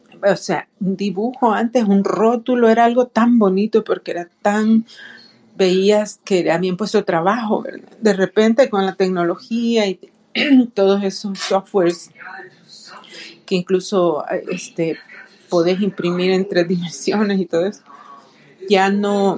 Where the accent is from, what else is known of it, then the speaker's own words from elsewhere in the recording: El Salvador; now in Canada; yo salí de El Salvador hace 25 años y yo hoy he cambiado bastante